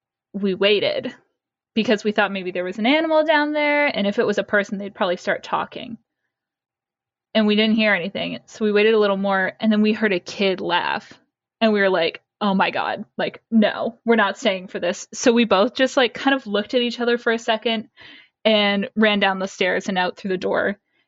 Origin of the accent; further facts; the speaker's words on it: Ontario, Canada; I'm from Southwestern Ontario, Canada. And where I'm from, there's a lot of abandoned houses out in the country.